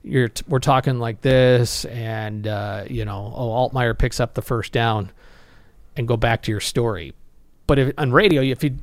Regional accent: Chicago, Illinois, United States; and I grew up in Chicago area

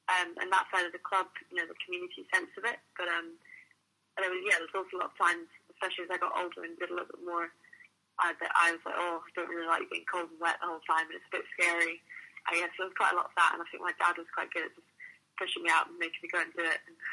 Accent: Helensburgh, Scotland, United Kingdom; I grew up in Helensburgh, up on the west coast of Scotland, right next to the sea.

